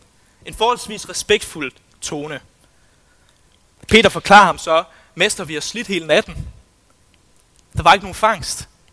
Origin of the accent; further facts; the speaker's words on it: Faroe Islands; Jeg kommer selv fra Færøerne